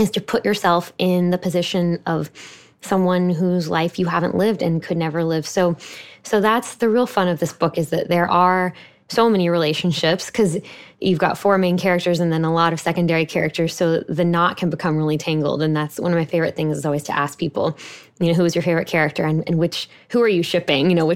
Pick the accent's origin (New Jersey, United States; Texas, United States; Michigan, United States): Texas, United States; Houston; I live in my hometown of Houston, Texas, and my office is on the first floor